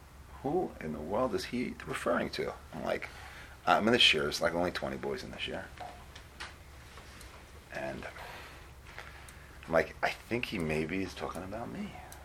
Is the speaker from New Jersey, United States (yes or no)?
yes; Teaneck, New Jersey, United States; I was a kid from Teaneck, loved to play baseball, by the way.